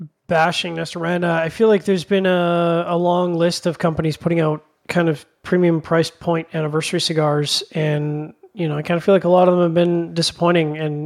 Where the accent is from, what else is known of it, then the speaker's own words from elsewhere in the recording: Canada; I'm Canadian.